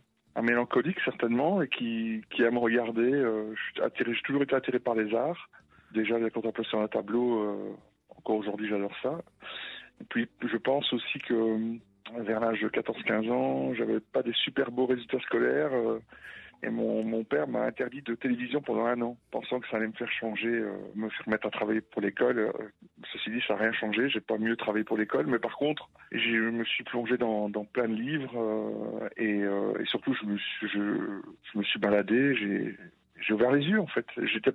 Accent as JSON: {"language": "French", "country": "Belgium", "lives_now": "France", "said": "Alors je suis belge, j'ai la chance de travailler dans votre beau pays"}